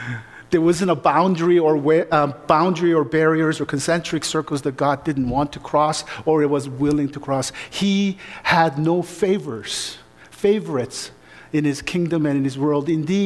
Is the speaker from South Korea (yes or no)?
yes; South Korea; now in Canada; For me, growing up in South Korea, and even here in Canada in the Korean communities